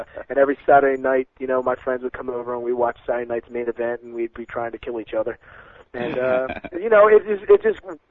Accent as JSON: {"language": "English", "region": "New Jersey", "country": "United States", "said": "I'm from South Jersey, and I was lucky enough to basically grow up near the Spectrum, the Philadelphia Spectrum."}